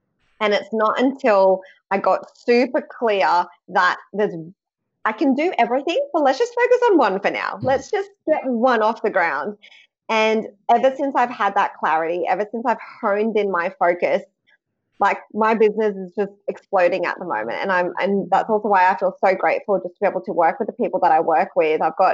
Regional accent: Sydney, New South Wales, Australia; also born or lived in Philippines; the fact that I have a Filipino background. Like, I was born in the Philippines. I came to Sydney when I was one.

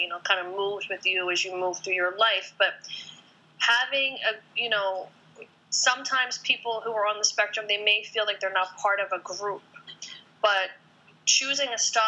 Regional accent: Philadelphia, Pennsylvania, United States; I'm originally from Philadelphia

